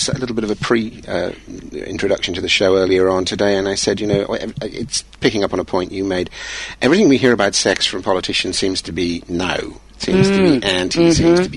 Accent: United Kingdom; I'm British and I say Eros.

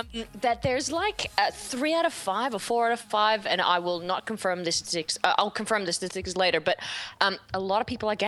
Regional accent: Switzerland; also born or lived in Paris; every time I go back to Paris or to one of my hometown in Switzerland, I feel instantly at home.

